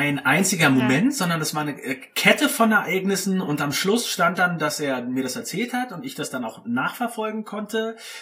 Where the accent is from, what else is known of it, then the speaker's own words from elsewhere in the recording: Berlin, Germany; moved away; Wir sind ursprünglich aus Berlin, meine Lebenskomplizin und ich.